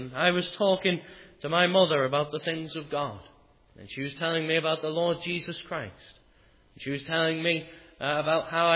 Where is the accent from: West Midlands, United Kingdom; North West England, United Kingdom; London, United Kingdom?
North West England, United Kingdom; Liverpool; now in Bridlington, United Kingdom; I was originally from our Liverpool congregation and now from our Bridlington congregation. So for the first 16 years of my life, I was brought up in Liverpool.